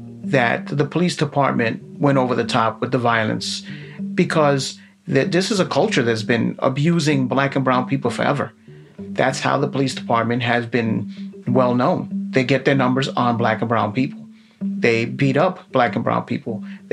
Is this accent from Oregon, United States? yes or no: no; Bronx, New York, United States; I grew up in the Bronx, Little Italy in the Bronx, where it was divided mostly Black, Hispanic, and Italian.